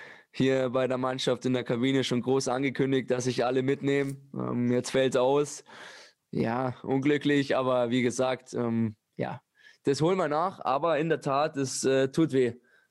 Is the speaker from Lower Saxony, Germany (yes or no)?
no; Bavaria, Germany; accent: Bavarian; now in Chemnitz, Germany; Ich kriege es ganz gut hin, dass ich mein Bayerisch abstellen kann.